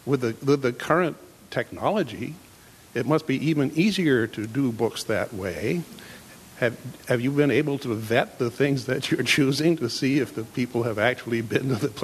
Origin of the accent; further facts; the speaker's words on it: Janesville, Wisconsin, United States; from Janesville